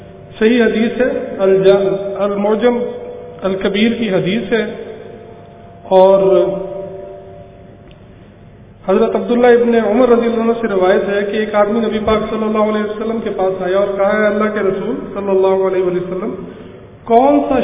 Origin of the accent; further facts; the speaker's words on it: Lahore, Punjab, Pakistan; لاہور شہر جو میرا اپنا شہر ہے، میں اسی شہر میں پلا بڑھا ہوں اور اسی شہر میں ریٹائرمنٹ کے بعد رہائش کا ارادہ ہے ابھی.